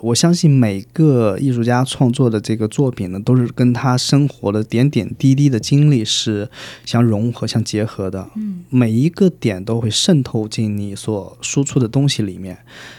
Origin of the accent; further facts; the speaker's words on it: China; 我作为一个在中国在东方土生土长的这一代人来说，这个东方文化就是孕育我的这个文化，